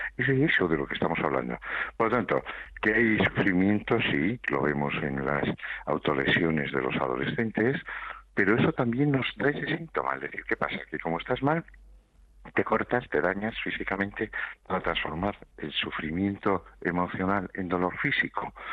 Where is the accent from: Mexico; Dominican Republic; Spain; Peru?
Spain; Estella, Navarre; born there; pues yo nací en Estella, soy hijo único